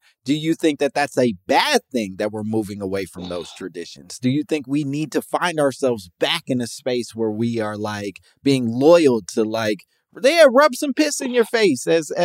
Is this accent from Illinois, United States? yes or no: yes; Chicago, Illinois, United States; I grew up in Chicago.